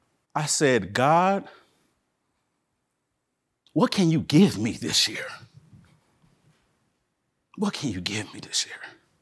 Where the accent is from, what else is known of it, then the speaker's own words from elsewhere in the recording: California, United States; also born or lived in Fresno / Denver / Montana; I'm a Californian, born in Fresno, then immediately moved to Denver, and then moved to Montana, then moved back home to Northern California as a elementary school student.